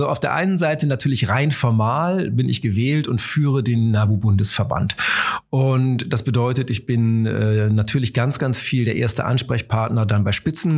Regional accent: Lower Saxony, Germany; also born or lived in Bavaria; nach einer kurzen Zeit arbeitend in Bayern bin ich dann zurück nach Niedersachsen, wo ich herkomme

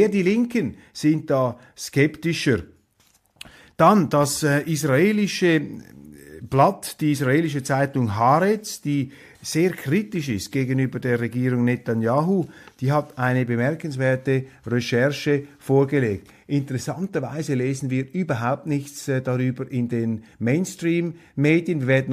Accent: Switzerland; Und da muss ich einfach als Schweizer, als Kleinstaatler, als Verfechter der Neutralität sagen

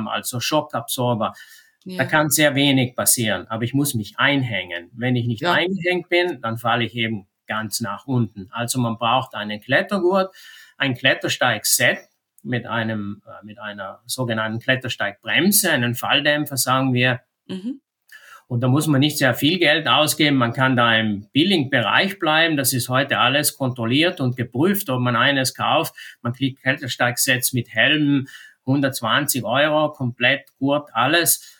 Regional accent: Trentino-Alto Adige, Italy; Bei uns in Südtirol ist ganz interessant, hat sich das Geschehen da sehr, sehr verschoben die letzten Jahre. Als junger Bergführer konnte ich in ein 5-Sterne-Hotel gehen

